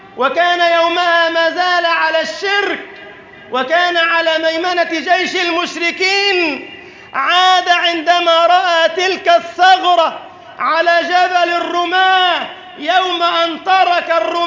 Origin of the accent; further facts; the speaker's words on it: Egypt; إذا نظرنا إلى سفينة بلدنا مصر وهي تتأرجح في هذه الآونة